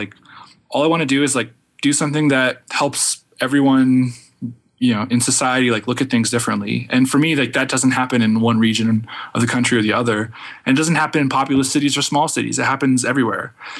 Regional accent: Utah, United States; Yeah, I'm actually from Utah. My family lives around here.

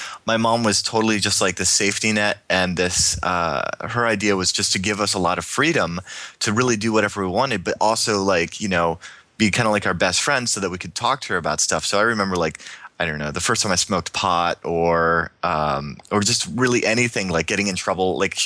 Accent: Virginia, United States; also born or lived in Florida; now in San Francisco, United States; Yeah, well, for the most part, I grew up in Virginia. I mean, I was born in Florida, but I spent, you know, most of my years from, like, second grade on in Virginia up until just recently moving out to the SF Bay Area.

